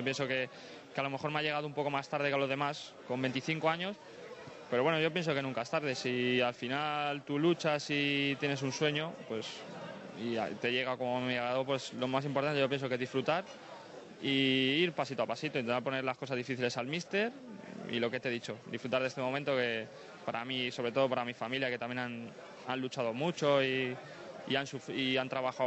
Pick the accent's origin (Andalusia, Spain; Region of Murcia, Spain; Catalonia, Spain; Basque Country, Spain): Andalusia, Spain; Huelva; Encima tengo la suerte de que yo soy de allí, soy de Huelva.